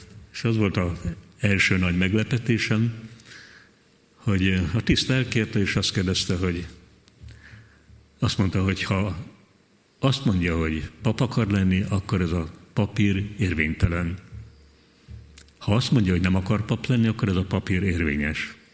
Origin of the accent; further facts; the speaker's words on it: Veszprém County, Hungary; amikor megszülettem a tapolcai kórházba, és vittek haza a szülőfalumba